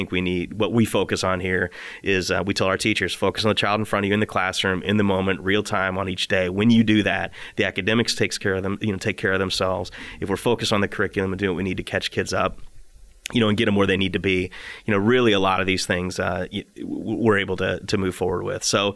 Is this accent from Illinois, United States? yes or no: yes; Illinois, United States; So I was really, and growing up in McLean County, and I was very aware of District 87 and the good work that's done.